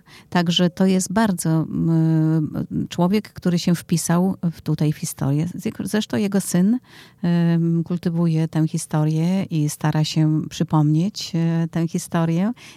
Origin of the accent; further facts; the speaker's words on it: Warsaw, Masovian Voivodeship, Poland; Zaciszanie zawsze są dumni, że są Zaciszanami. Nigdy nie powiedzą, że są, nie powiedzą skąd, że jestem tylko z Warszawy. Nie, jestem z zacisza.